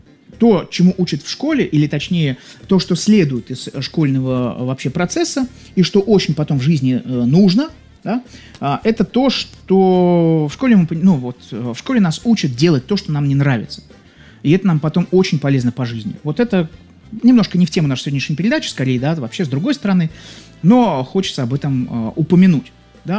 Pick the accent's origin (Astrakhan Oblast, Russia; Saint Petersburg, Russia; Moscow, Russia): Saint Petersburg, Russia; Я родился и рос в Санкт-Петербурге, вернее, родился в Ленинграде, рос некоторое время в нем, потом в Санкт-Петербурге рос.